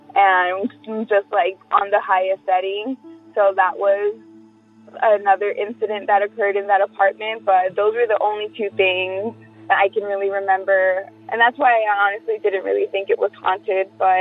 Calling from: Whittier, California, United States; and I'm calling from Whittier, California.

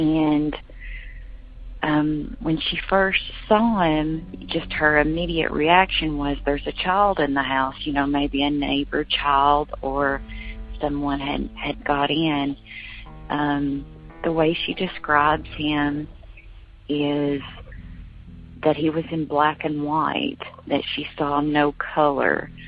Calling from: Kentucky, United States; I am calling from Kentucky.

